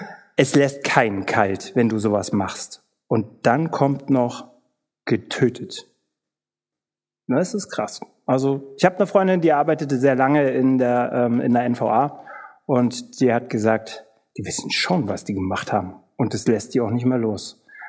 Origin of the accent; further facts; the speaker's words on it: Spandau, Berlin, Germany; Ich bin 38 Jahre alt. Ich komme aus Berlin. Eigentlich komme ich nicht aus Berlin. Wenn du aus Berlin kommst, sage ich nämlich jetzt, nehme ich aus Spandau oder so.